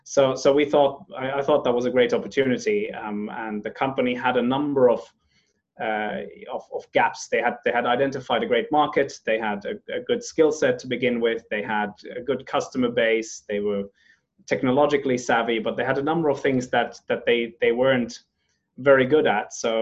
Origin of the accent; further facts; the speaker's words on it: Finland; also born or lived in Madagascar / Germany; now in London, United Kingdom; So I hail from Madagascar, grown up in Finland and Germany, and I now live in London, and I'm 40 years old this year